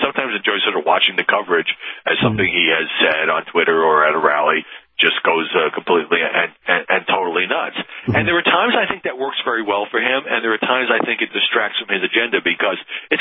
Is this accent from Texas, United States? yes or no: no; Brooklyn, New York, United States; the reason that we know how to talk to each other is I'm from Brooklyn and you're from Queens.